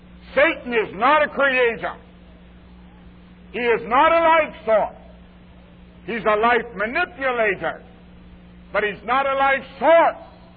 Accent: Canada; which I often refer to being a Canadian, of the disintegration and the deterioration and the dissipation of the British Empire in my lifetime.

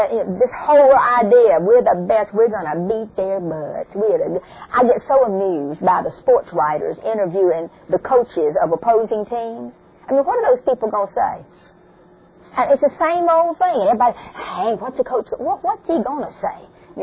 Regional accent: Missouri, United States; I mean, I'm from Missouri, show me.

